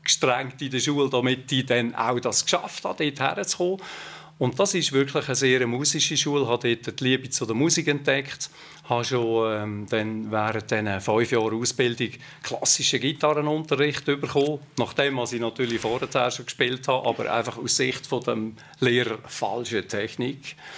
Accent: Hitzkirch, Lucerne, Switzerland; Ich bin aus dem Kanton Luzern. Ich bin aufgewachsen in Hitzkirch.

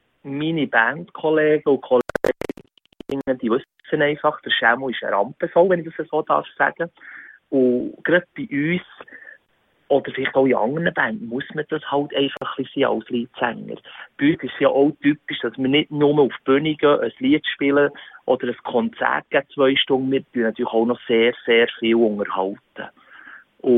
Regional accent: Bern, Switzerland; Und weil wir halt einfach zu Bern daheim sind, bleiben wir halt unserem Dialekt, doch kann man sagen, dem wunderschönen Dialekt halt treu.

